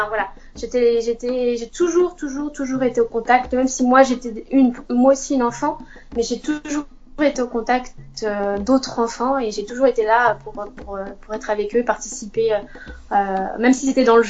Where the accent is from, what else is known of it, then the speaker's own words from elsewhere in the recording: Normandy, France; Alors moi, je suis de Normandie, en Seine-Maritime plus précisément.